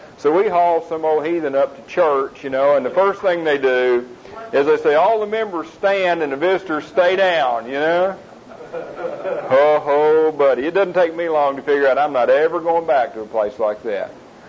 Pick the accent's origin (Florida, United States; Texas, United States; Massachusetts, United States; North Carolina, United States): Texas, United States; Forney; I'm a businessman from Forney, Texas